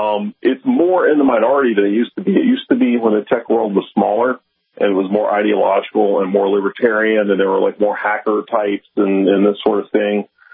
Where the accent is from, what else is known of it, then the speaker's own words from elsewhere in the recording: Louisiana, United States; also born or lived in Boston / Chicago / San Francisco; now in Austin, United States; And so I got a good dose of that growing up in South Louisiana. And I have kept it with me. And I've lived in Boston and Chicago and San Francisco.